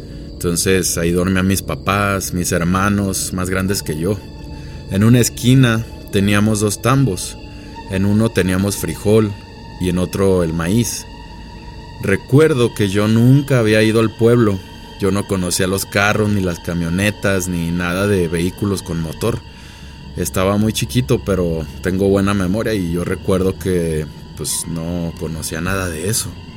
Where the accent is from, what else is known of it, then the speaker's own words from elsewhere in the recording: Jalisco, Mexico; Soy de Los Altos de Jalisco.